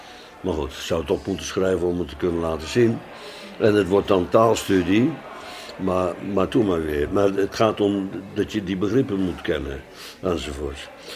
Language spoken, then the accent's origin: Dutch; Bodegraven, South Holland, Netherlands; ik kom uit Bodegraven, dus dat was kaas.